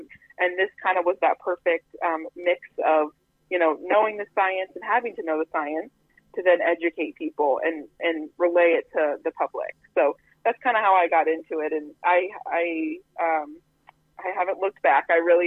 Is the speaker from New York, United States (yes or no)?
no; Clarinda, Iowa, United States; You know, I grew up in Southwest Iowa. I'm from Clarinda. So this job was kind of a coming back home sort of thing for me.